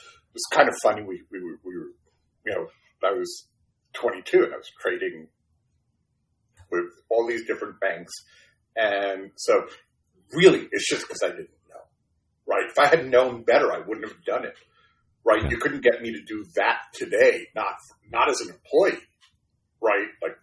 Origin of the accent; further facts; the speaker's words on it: Brooklyn, New York, United States; first language Spanish; English is a second language; So, I grew up, in a house, I grew up in Brooklyn, New York, in a blue collar house, right?